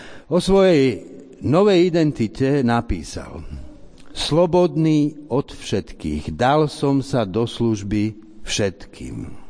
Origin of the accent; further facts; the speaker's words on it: Bratislava, Bratislava Region, Slovakia; Nestačí k tomu ani to, že sme Slováci, dokonca ani to, že sme Bratislavčania. Nestačí k tomu dokonca ani to, že patríme do cirkvi bratskej.